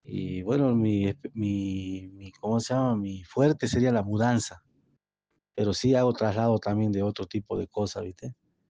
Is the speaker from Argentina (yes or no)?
yes; Salta, Argentina; yo soy de Salta Capital y hago mudanzas y traslado en general, para Salta Capital y el interior de Salta Capital